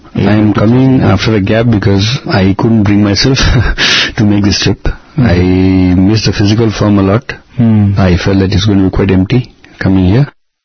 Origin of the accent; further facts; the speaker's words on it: Darjeeling, West Bengal, India; Yes, I'm a typical Nepali guy from Darjeeling. Yes. And I grew up in an ICC school.